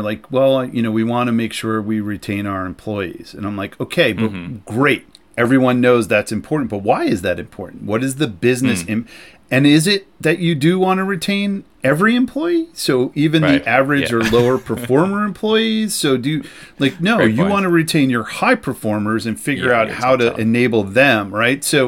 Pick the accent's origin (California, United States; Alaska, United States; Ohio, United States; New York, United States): New York, United States; And also I'm a New Yorker and I have an opinion.